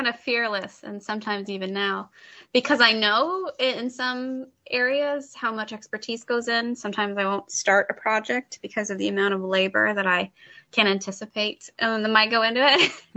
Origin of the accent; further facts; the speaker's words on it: Midwest, United States; growing up in the Midwest, you know, people who work in the creative field are people that do not live there from the perspective of my family and a lot of people that I knew